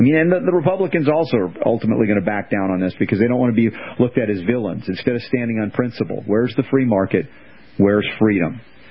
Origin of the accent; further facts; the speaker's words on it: Canada; I'm from Canada.